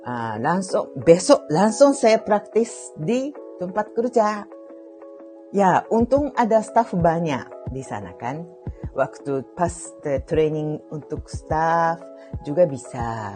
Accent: Japan; Indonesian is a second language; Tetangga saya orang Jepang juga.

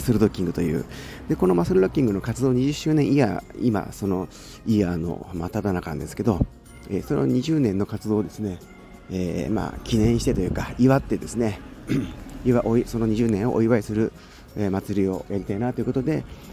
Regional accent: Ichikawa, Chiba, Japan; まあ、生まれも育ちも今住んでいるのも千葉県の市川市という、そんな人物なんですが、

